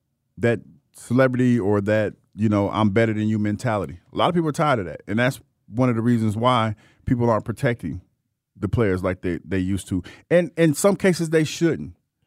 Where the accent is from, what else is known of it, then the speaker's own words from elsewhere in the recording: Ohio, United States; I went to my hometown in my Corvette